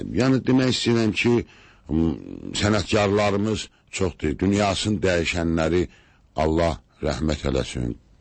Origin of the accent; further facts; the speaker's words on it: Salyan, Salyan District, Azerbaijan; dedim, mən Səliyandan gəlmişəm